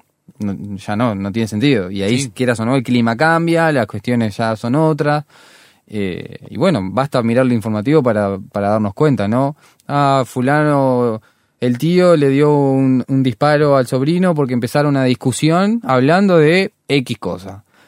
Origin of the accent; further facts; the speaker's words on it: Uruguay; nosotros como uruguayos o rioplatenses sabemos que el fútbol es algo que nos toca.